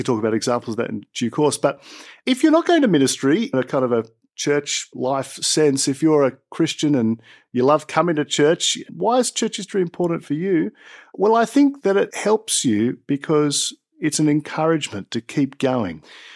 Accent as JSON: {"language": "English", "town": "Sydney", "region": "New South Wales", "country": "Australia", "tie": "born or raised there", "said": "I grew up in Sydney, wonderful Christian parents, raised me in the faith, taught me about grace and Jesus."}